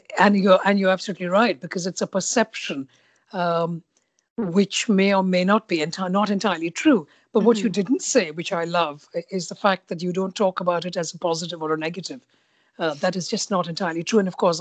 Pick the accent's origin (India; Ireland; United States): India; I'm British Indian, and I grew up in India, and I came, and the phrase I use is fully formed